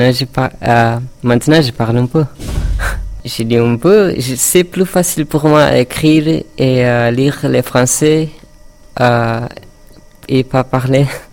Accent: Portugal; French is a second language; moved away as an adult; now in France; je viens de Portugal, j'arrive en France depuis 3 mois. Et j'ai beaucoup de famille en France et aussi en Portugal.

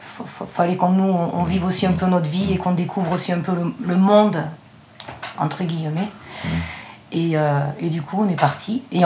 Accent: Provence-Alpes-Côte d'Azur, France; also born or lived in Cannes; Moi, je suis cannoise d'origine. Je suis née à Cannes. J'ai grandi dans l'Estérel. Au-dessus de la Méditerranée, avec une belle vue entre les Alpes et la mer

